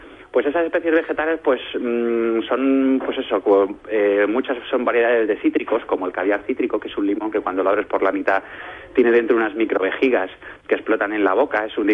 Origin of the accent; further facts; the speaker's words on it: Jaén, Andalusia, Spain; por parte de padre, yo desciendo de familia andaluza y yo he vivido muchos años de mi vida, de mi infancia, en Jaén.